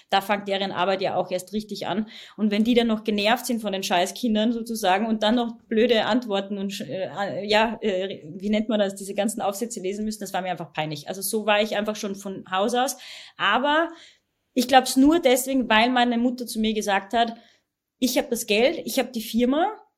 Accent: Poland; Ich musste 30 Mal die Schule wechseln. Ich bin in Polen aufgewachsen. Ich habe ständig umziehen müssen, wo es gerade der Firma gepasst hat.

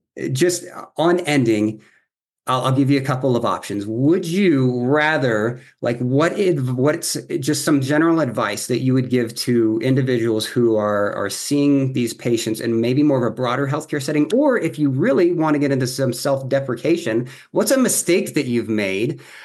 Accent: Morgantown, West Virginia, United States; I'm from West Virginia originally. And so just very different culture. And I was from Morgantown. And so that's the university town, and it's the relative melting pot of the state.

